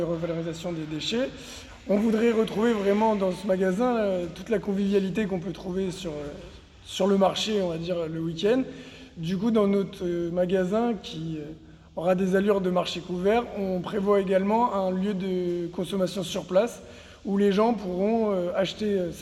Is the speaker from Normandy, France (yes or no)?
yes; Normandy, France; moved away as an adult; now in Grenoble, France; Alors moi, je suis d'origine, je suis normand, donc je suis descendu à Grenoble pour mes études.